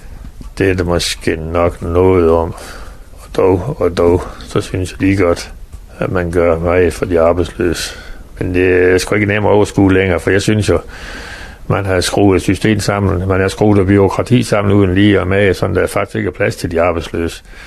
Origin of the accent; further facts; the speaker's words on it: Central Denmark Region, Denmark; now in Frederikshavn, Denmark; Nej, jeg er ikke indfødt. Jeg kommer ned fra Midtjylland.